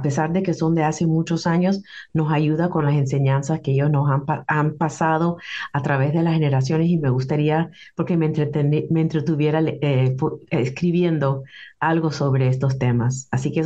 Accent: Panama; Soy de Panamá, así que me gustan muchas cosas, la cultura latinoamericana

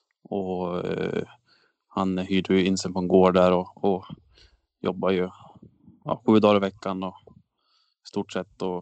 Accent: Brunflo, Jämtland County, Sweden; Ja, Det är ju föräldrahemmet då. Men det är Brunf, en och en halv mil utanför Östersund.

